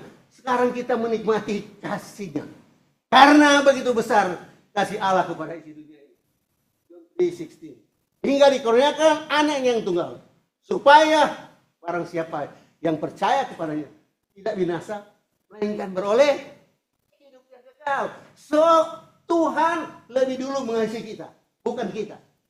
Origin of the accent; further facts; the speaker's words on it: Manado, North Sulawesi, Indonesia; now in Singapore; dari kampung saya Manado tahun 1968 sampai di Singapura tahun 1971 sampai hari ini